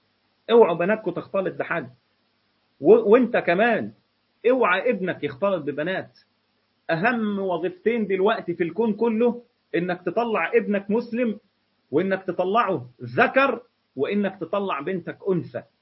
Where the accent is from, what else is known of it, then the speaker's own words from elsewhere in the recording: Egypt; يعني ربنا سبحانه وتعالى يهديهم ويهدينا احنا كمان في مصر